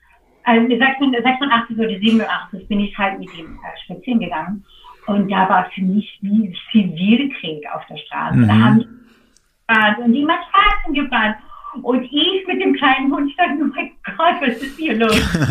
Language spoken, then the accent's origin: German; Washington, United States; also born or lived in Seattle; ich bin in Seattle geboren und ich bin aufgewachsen auf einem Insel in Lake Washington, ziemlich gegenüber von Bill Gates.